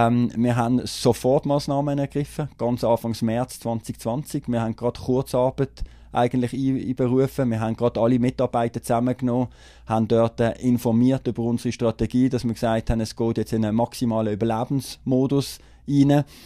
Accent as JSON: {"language": "German", "town": "Pfäffikon", "country": "Switzerland", "tie": "born or raised there", "said": "Ich bin selber in Pfäffigen aufgewachsen."}